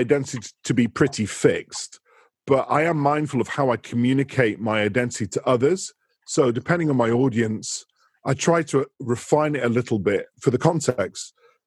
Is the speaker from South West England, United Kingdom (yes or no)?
no; Manchester, North West England, United Kingdom; And I'm born and raised in Manchester